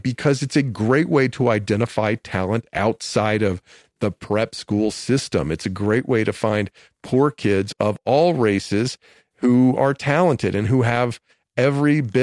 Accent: Atlanta, Georgia, United States; also born or lived in Memphis; at the time I was from, I came directly from Memphis, even though I grew up in Atlanta.

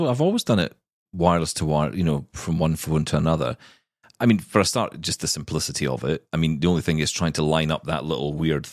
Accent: Scotland, United Kingdom; and trust me, I'm Scottish, I have a lot of conversations where a lot of people are raising their voices. It's just a typical way of having dinner in this country.

